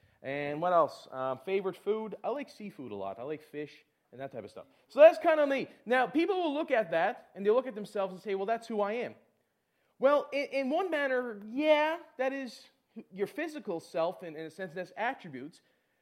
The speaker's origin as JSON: {"language": "English", "town": "Port de Grave", "region": "Newfoundland and Labrador", "country": "Canada", "tie": "born or raised there", "said": "Newfoundlander, born and bred. I'll be one till I die. That's a Newfie song. And, yeah, I'm from Newfoundland. I was born in Newfoundland, raised in a little town called Port de Grave, a little fishing village."}